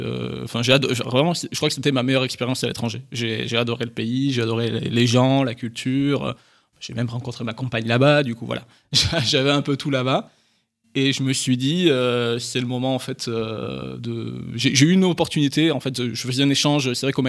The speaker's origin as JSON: {"language": "French", "town": "Perpignan", "region": "Occitanie", "country": "France", "tie": "born or raised there", "said": "j'ai grandi à Perpignan, dans le sud de la France, donc soleil, un grand soleil. J'ai passé toute mon enfance là-bas."}